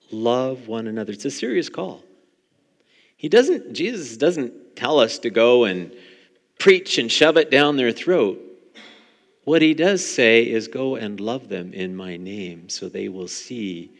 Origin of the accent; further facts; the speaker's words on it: Carleton Place, Ontario, Canada; now in Perth, Canada; I used to be from Carlton Place, now I'm from Perth, it's even worse.